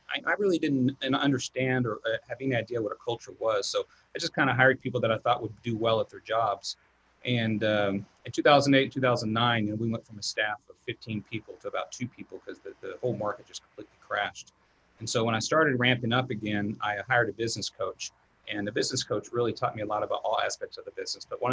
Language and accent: English; Texas, United States; I grew up in Texas, and most people that hunt, they grew up hunting with their dads and so forth.